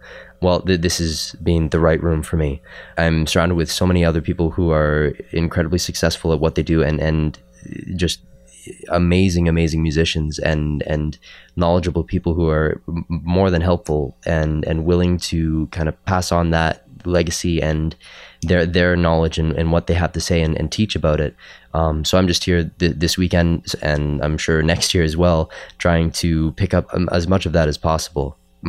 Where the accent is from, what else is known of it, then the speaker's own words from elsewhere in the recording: Everton, Ontario, Canada; now in London, Canada; I'm from Everton, Ontario, currently residing in London, Ontario